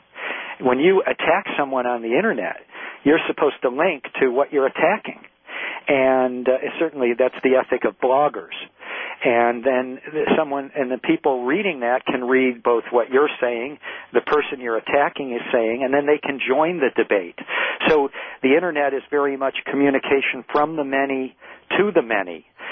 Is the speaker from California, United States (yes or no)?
no; Detroit, Michigan, United States; I remember when I was growing up in Detroit in the schools